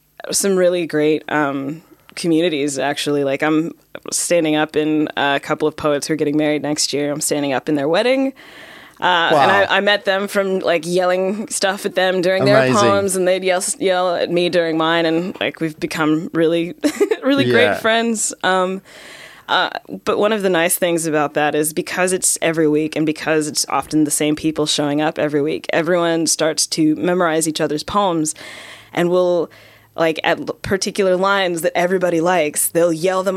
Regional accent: Texas, United States; growing up in Texas, like in like world geography textbooks and that sort of thing

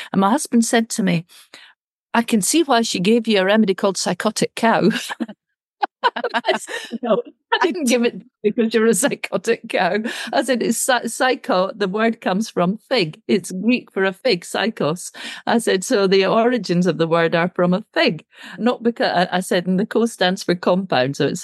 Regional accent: United Kingdom; because I'm British

